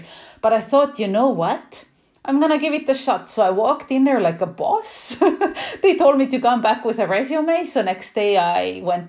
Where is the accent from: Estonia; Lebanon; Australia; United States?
Estonia; English is a second language; moved away as an adult; now in Canada; as I said, and originally I'm actually from Estonia. It's a little tiny country near Finland and Sweden, so that's where I was born and raised, and I moved to Canada when I was just barely 20.